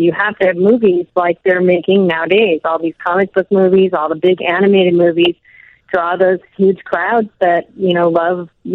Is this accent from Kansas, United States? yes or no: no; Illinois, United States; now in Los Angeles, United States; I live in Los Angeles now, and I grew up near Chicago, and I went to the Waukegan Drive-In, I went to the Grays Lake Outdoor, and I went to the Keno, and all of those are gone.